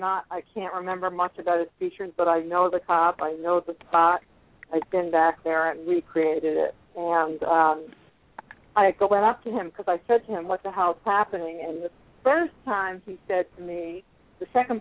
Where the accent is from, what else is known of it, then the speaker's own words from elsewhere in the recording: New York, United States; It was like, you know, and I'm a New Yorker, so you think, oh, it's a subway fire.